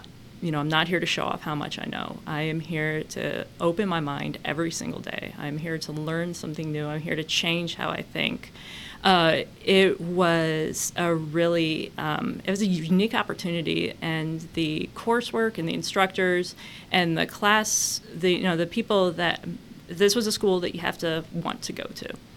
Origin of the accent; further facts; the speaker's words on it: Indiana, United States; like my growing up in Indiana, her growing up in Ohio